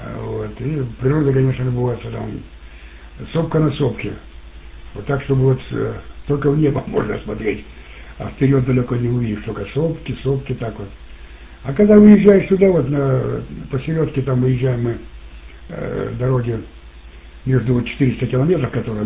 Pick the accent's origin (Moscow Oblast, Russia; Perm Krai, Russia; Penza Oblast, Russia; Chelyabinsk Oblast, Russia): Chelyabinsk Oblast, Russia; Chelyabinsk; Я сам тоже из Челябинска призывался.